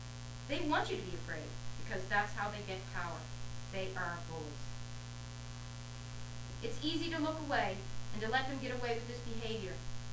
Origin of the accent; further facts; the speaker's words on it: Canada; So I want to stand before you today as a free and proud Canadian